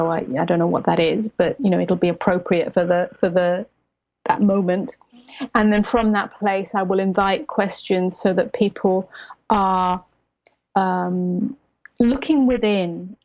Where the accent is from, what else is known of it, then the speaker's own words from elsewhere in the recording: England, United Kingdom; now in United States; I am English, yes. I have not gone back to England, and neither has Cavi, since we arrived in the United States, which is just over a year ago.